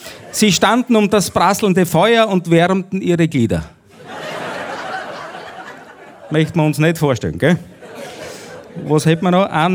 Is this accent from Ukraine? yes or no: no; St. Martin im Sulmtal, Styria, Austria; aus St. Martin im Sulmtal, ich und meine Schwester, dort wo ich herkomme